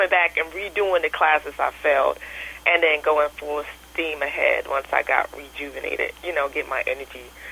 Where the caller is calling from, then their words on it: North Carolina, United States; from North Carolina.